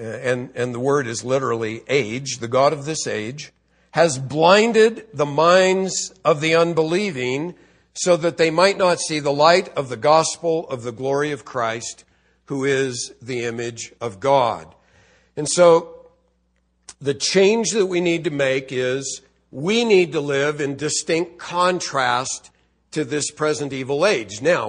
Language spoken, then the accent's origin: English; California, United States; I'm from Southern California. If I got to wear a coat and tie, I'm out of here.